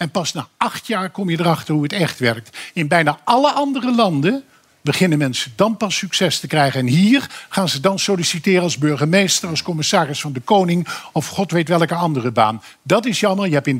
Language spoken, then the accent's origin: Dutch; Tilburg, North Brabant, Netherlands; wij komen allebei uit Tilburg.